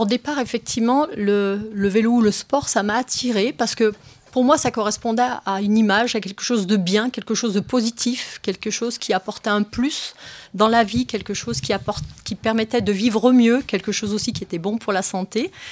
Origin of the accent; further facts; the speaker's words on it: Saint-Étienne, Auvergne-Rhône-Alpes, France; j'ai 56 ans, j'habite à Terre-Noire, je suis née à Terre-Noire, donc c'est un quartier de Saint-Étienne.